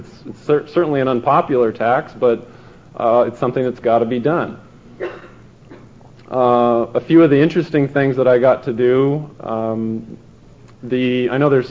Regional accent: San Jose, California, United States; And I was born and raised in San Jose

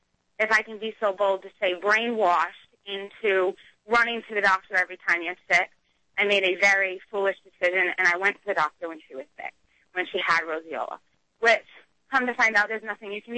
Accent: Massachusetts, United States; I'm from Massachusetts, and in Massachusetts, homeopathic doctors or physicians, whatever you want to call them, are more accepted than they are down here.

